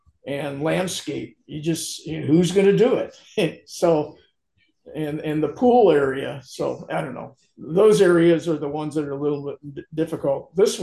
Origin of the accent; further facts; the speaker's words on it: Burbank, California, United States; Yeah, I grew up in California in Burbank, and one son lives out there, and we have property in San Jose.